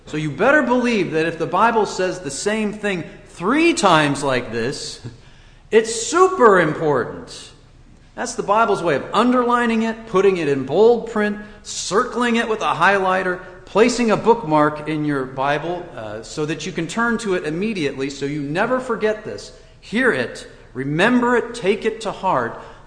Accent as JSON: {"language": "English", "region": "Washington", "country": "United States", "tie": "born or raised there", "said": "Whereas my home state of Washington, or one of the Midwestern states, those are far away."}